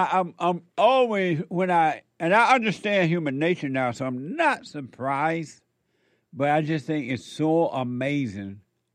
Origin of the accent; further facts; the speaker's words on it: United States; And growing up in America, it didn't cross my mind or anyone else's mind